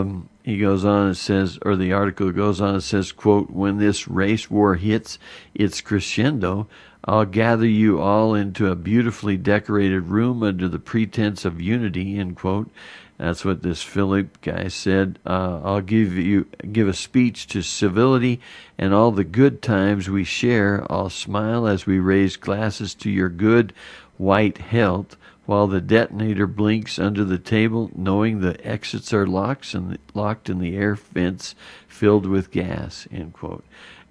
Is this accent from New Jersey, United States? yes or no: no; Arizona, United States; which, you know, I'm from Arizona.